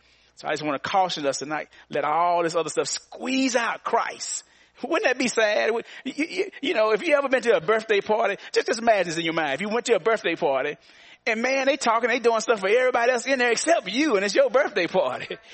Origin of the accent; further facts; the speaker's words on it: Arkansas, United States; Growing up in the Ebenezer Baptist Church out in Southern Arkansas